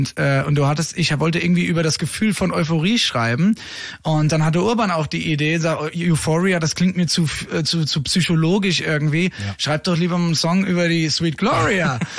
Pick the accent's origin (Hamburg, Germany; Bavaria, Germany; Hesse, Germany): Hesse, Germany; Jungs vom Land irgendwie, wir kommen ja alle aus dem Rheingau, ursprünglich